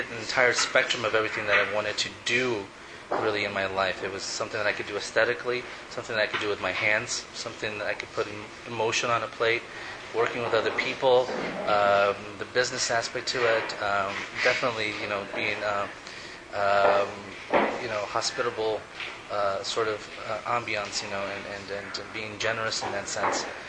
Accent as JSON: {"language": "English", "country": "Ecuador", "said": "Yes, I am from Ecuador."}